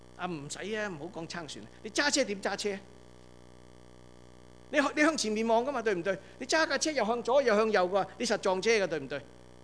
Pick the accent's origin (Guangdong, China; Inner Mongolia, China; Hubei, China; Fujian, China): Guangdong, China; 即是我们中国人，我们广东人有